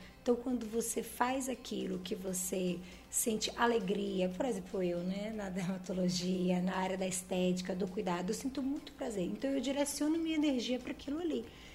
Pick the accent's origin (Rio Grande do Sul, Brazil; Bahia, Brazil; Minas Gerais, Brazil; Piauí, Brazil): Bahia, Brazil; Canavieiras; born there; also born or lived in Salvador / Rio de Janeiro; now in Ilhéus, Brazil; Eu nasci em Canavieiras, né? Mas morei em Salvador, no Rio de Janeiro. Me formei no Rio de Janeiro. E logo em seguida vim morar aqui em Ilhéus.